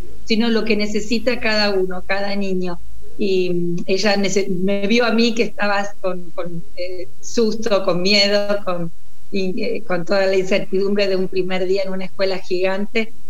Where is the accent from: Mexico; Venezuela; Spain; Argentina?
Argentina; Buenos Aires; de Buenos Aires, docente hospitalaria y domiciliaria.